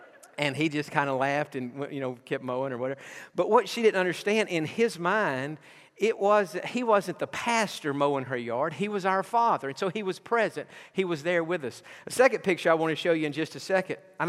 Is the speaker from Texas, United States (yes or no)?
yes; Texas, United States; Growing up in East Texas, where we did, a lot of our buddies used to haul hay.